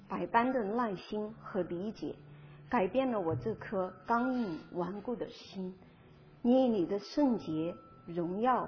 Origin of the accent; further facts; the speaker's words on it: China; 我呢，因为从小是生活在中国大陆